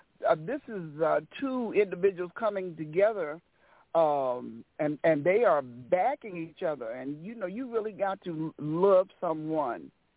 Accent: St. Louis, Missouri, United States; I am from St. Louis, Missouri.

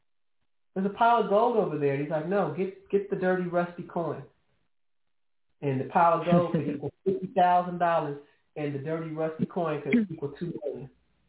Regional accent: California, United States; I'm from California, too.

